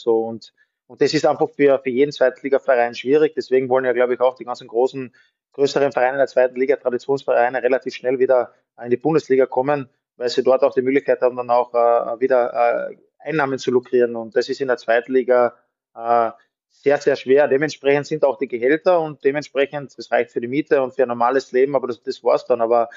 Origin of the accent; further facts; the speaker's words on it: Klagenfurt, Carinthia, Austria; aber ich komme aus Klagenfurt.